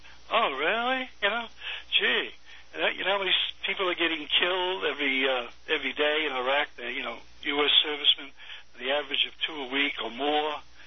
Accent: Maine, United States; And, you know, I come from Maine, so I talk to people in Maine, and they all say the same thing.

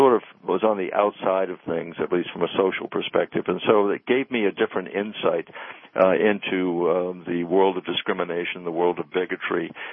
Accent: Bangor, Maine, United States; Well, you know, I grew up in Bangor, Maine

